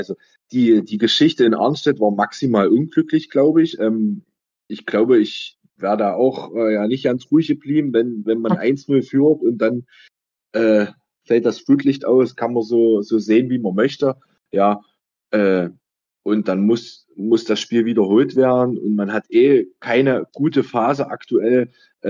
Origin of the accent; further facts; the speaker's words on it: Braunsbedra, Saxony-Anhalt, Germany; wenn ich es jetzt von mir, von meiner Heimat, von Braunsbetra sehe